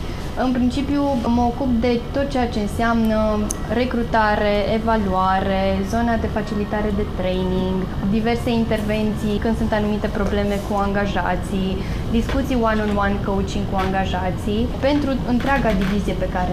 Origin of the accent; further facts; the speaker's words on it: Alba Iulia, Alba County, Romania; Eu sunt din Alba Iulia, am terminat liceul de filologie, engleză și franceză. Bineînțeles că am venit la Cluj.